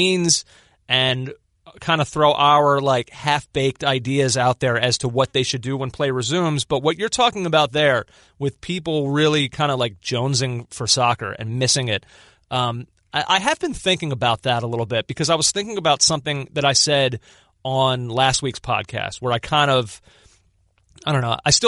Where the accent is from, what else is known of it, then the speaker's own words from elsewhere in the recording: Philadelphia, Pennsylvania, United States; In 2008, I had never, as a Philadelphian, I was born in 1984. The last championship the city of Philadelphia won was in 1983 with the Sixers.